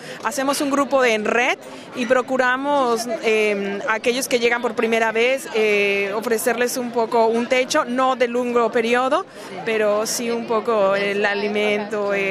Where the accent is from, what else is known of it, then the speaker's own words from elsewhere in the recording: Mexico City, Mexico; now in Rome, Italy; Yo soy mexicana. Ajá. Y vengo de México, del Distrito Federal.